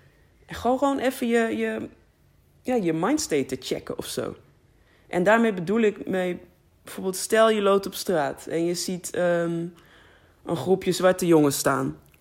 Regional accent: Netherlands; wij zijn Nederlanders, oké, wat zegt dat, weet je? Toevallig zijn we over net aan deze kant van de grens geboren.

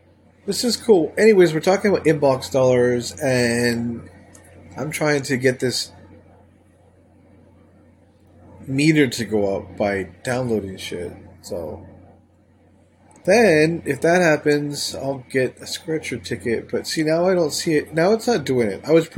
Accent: Canada; I'm from Canada. They say a little slow.

